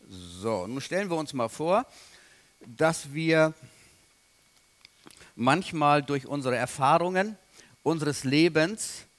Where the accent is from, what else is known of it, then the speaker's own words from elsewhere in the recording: Rendsburg, Schleswig-Holstein, Germany; Ich komme aus Rendsburg